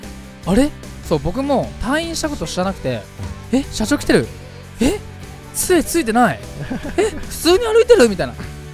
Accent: Fujisawa, Kanagawa, Japan; 藤沢出身の俳優タレントとして活動する私

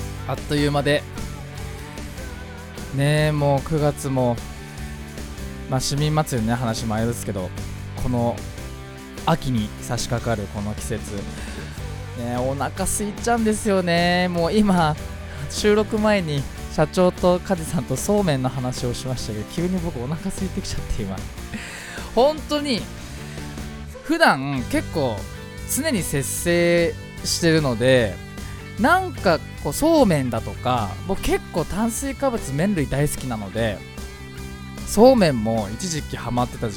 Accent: Fujisawa, Kanagawa, Japan; 藤沢出身の俳優タレントとして活動する

